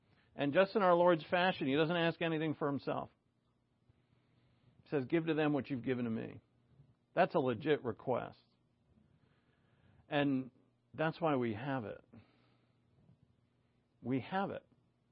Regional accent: New England, United States; When I say we, I think of us youngins back in the day when we're from New England.

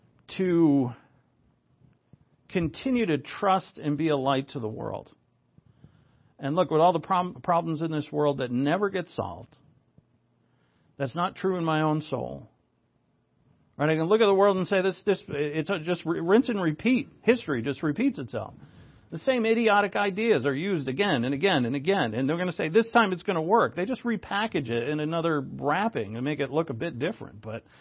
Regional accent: Rhode Island, United States; also born or lived in Massachusetts; I'm from Rhode Island, but I spent a lot of time in Massachusetts.

